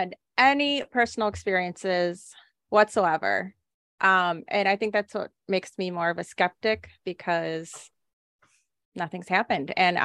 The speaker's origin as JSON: {"language": "English", "region": "Texas", "country": "United States", "tie": "born or raised there", "said": "But growing up, I grew up in Texas"}